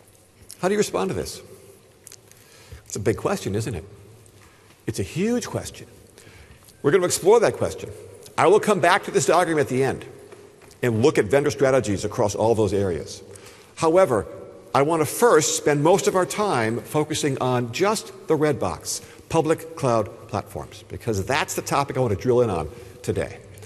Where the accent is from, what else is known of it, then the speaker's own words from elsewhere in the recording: United States; Europeans say EaaS, but I say IaaS all the time as an American.